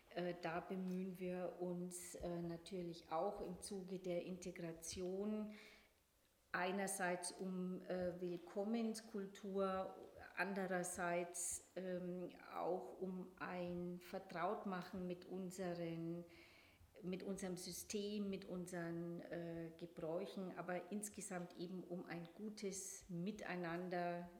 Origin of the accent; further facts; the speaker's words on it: Bavaria, Germany; accent: Upper Franconian; Ja, das Oberfränkische ist aus dem Teil, aus dem ich bin im Landkreis Bayreuth aufgewachsen, das, was ich da mitbekommen habe.